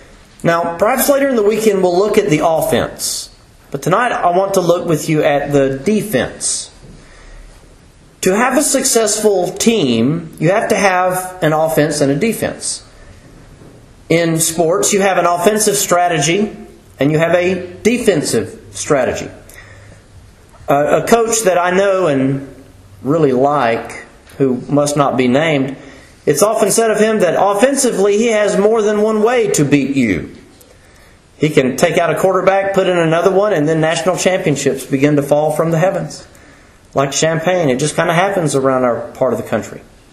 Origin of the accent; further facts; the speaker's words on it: Alabama, United States; Is it because I'm from Alabama?